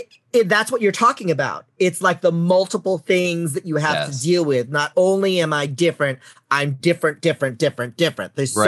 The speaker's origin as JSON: {"language": "English", "town": "San Francisco", "region": "California", "country": "United States", "tie": "born or raised there"}